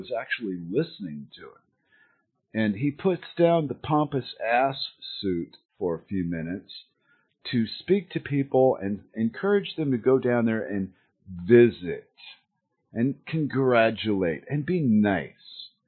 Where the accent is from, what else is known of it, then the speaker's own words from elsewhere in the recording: United States; moved away; part of me cares because I'm from America. And part of me doesn't care because I'm away from America.